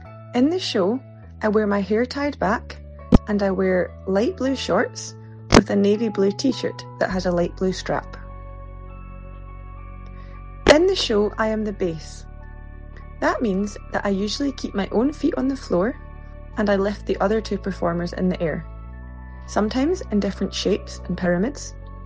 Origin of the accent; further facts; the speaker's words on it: Scotland, United Kingdom; I am a Scottish Chinese woman